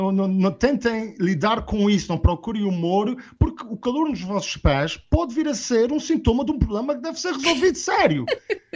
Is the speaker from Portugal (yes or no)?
yes; Azores, Portugal; moved away as an adult; porque tenho sinusite e rinite crónica, e só quando eu saí dos Açores para vir estudar para o continente aos 18 anos é que eu descobri o que é respirar pelo nariz.